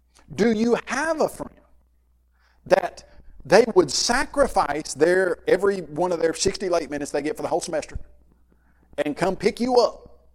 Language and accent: English; Columbia, Tennessee, United States; And so I grew up in Columbia, Tennessee